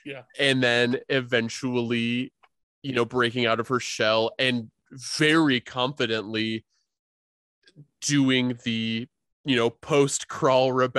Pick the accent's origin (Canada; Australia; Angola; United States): United States; Platte, South Dakota; Yeah, I think, you know, growing up in Platte, South Dakota, I knew and probably to this day still know a few Theos.